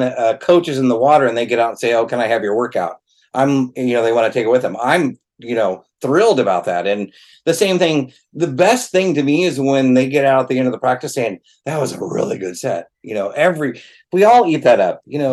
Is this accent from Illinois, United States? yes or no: no; Missouri, United States; Well, I grew up in Missouri, out in farm country